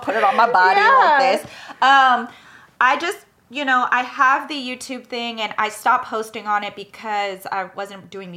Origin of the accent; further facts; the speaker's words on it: California, United States; Look, we're from California.